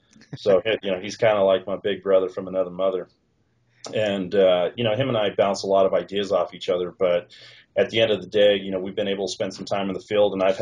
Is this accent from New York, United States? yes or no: no; Westminster, Colorado, United States; I told him Westminster, Colorado